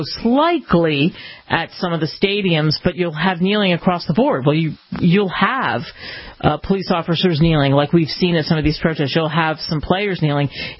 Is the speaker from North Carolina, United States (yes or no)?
no; Philadelphia, Pennsylvania, United States; I grew up in Philly, too.